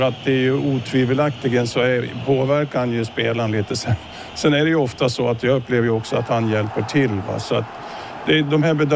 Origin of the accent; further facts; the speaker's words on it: Norrland, Sweden; Sen, som gammal norrlänning så kan man ju vara glad för skogsindustrin.